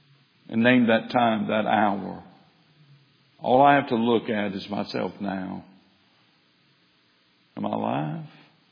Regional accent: Baton Rouge, Louisiana, United States; born there; I was born in the Baton Rouge General Hospital sometime on the 23rd of June in the year 1955.

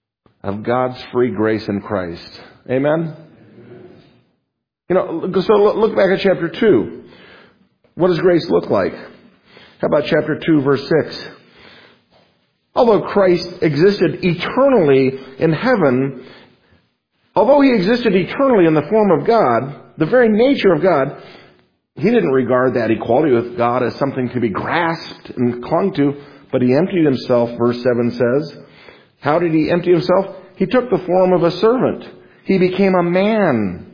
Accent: Las Vegas, Nevada, United States; born there; You know, I was born in Las Vegas.

